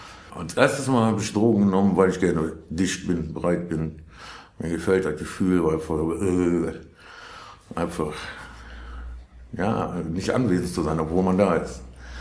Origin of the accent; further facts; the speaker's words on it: Duisburg, North Rhine-Westphalia, Germany; also born or lived in Kamp-Lintfort; ich bin 73 in Kamp-Lintfort geboren, bin aber eigentlich Duisburger. War aber ziemlich lange Zeit im Heim oder in mehreren Heimen